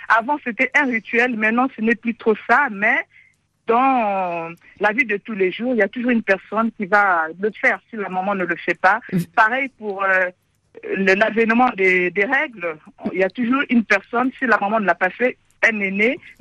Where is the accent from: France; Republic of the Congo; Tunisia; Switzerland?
Republic of the Congo; Pointe-Noire; moi je suis du Congo, d'origine de Pointe-Noire et de l'ethnie Vili.